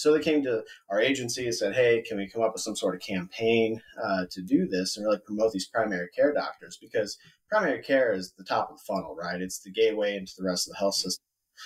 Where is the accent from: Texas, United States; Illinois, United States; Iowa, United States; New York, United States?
Iowa, United States; now in Kansas City, United States; I'm a transplant. I'm originally from Iowa, and so I've been down here for the last 11 years or so and love it down here in Kansas City.